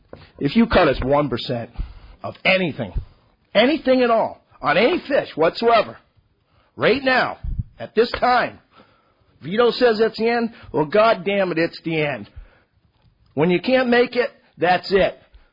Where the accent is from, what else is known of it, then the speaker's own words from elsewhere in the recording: Concord, Massachusetts, United States; born there; I was born in Concord, Mass. My family's from there.